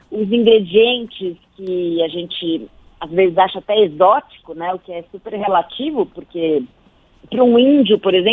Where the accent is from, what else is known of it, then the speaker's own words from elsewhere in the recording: São Paulo, Brazil; Pois é, porque eu sou paulista.